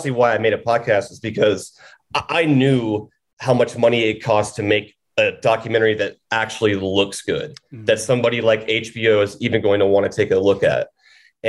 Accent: Georgia, United States; I found a case of a missing woman named Tara Grinstead from my home state of Georgia in the small town of Ocilla.

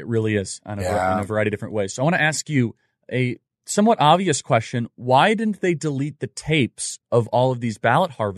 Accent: Chicago, Illinois, United States; I come from Chicago, so I'm very cynical with this sort of stuff.

